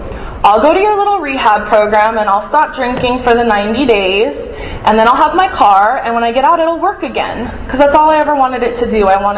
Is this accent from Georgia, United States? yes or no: no; Hawaii, United States; growing up in Hawaii, I mean, like, I grew up with, like, light blonde hair and blue eyes, and I always really fit